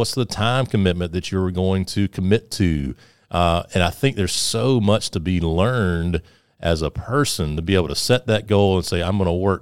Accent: Sumter, South Carolina, United States; I grew up near Shaw Air Force Base, right outside of Sumter, South Carolina, and I dreamed of flying airplanes as a kid.

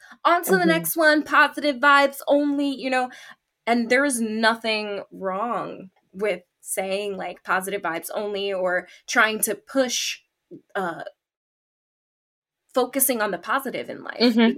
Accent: Dominican Republic; I remembered living in Dominican Republic with the electrici

